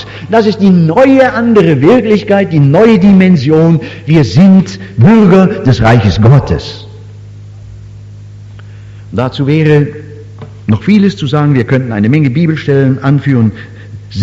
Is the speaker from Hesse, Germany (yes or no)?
yes; Korbach, Hesse, Germany; Ich habe nach Hause an meine Heimatstadt Korbach gedacht, an meine Mutter, die da war.